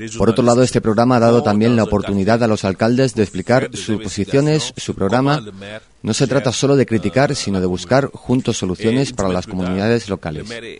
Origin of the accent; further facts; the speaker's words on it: Kenya; Yo vengo de Kenia, donde no tenemos todavía leyes sobre el sector audiovisual.